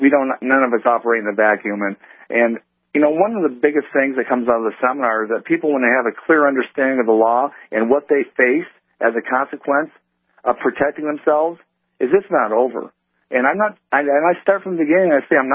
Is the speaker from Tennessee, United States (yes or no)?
no; Ohio, United States; We got Virginia. Of course, we have my home state of Ohio.